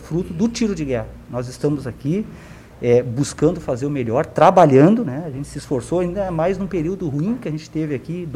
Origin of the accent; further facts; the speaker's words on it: Rio Grande do Sul, Brazil; born there; Então, tive sorte de vir para cá. Digo que nasci no Rio Grande do Sul, mas levo no coração a minha segunda cidade.